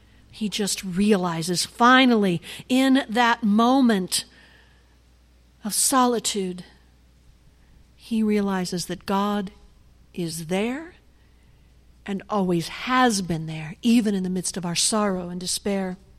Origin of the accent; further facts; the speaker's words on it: Downey, California, United States; For 20 years ago, we lived right here. I grew up in Downey.